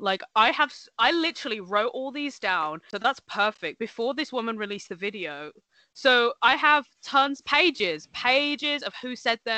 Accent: United Kingdom; I say cinema. I'm British, you know.

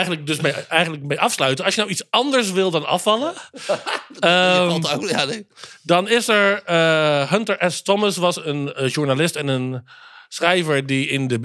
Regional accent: Netherlands; hadden we 100 jaar geleden gemiddeld 2100 calorieën als Nederlander die we binnenkregen

